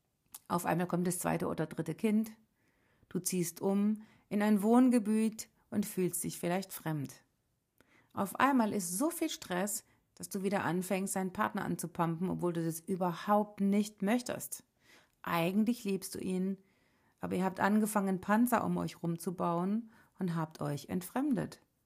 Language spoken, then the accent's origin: German; Baden-Baden, Baden-Württemberg, Germany; ich weiß es noch wie heute, im Freibad in Baden-Baden, wo ich groß geworden bin, da war so ein Becken und da konnte ich drin stehen bis zum Bauch.